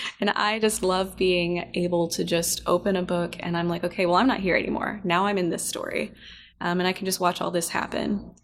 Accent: Indiana, United States; also born or lived in Monterey, California; Well, I was born in Monterey, California, in 1995. I'm a youngin'. I moved to Indiana when I was about 8 or so, and I'm here now. It was a bit of a culture shock.

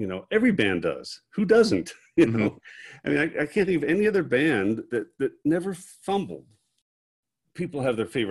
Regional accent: Greencastle, Indiana, United States; And now, and I'm not that hip, you know, I'm from Greencastle, Indiana.

